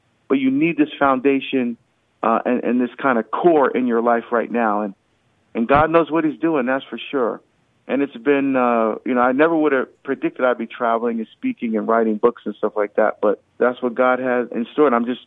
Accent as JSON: {"language": "English", "region": "New Jersey", "country": "United States", "tie": "born or raised there", "moved": "as an adult", "said": "I grew up in New Jersey. I left Jersey, went to Oregon."}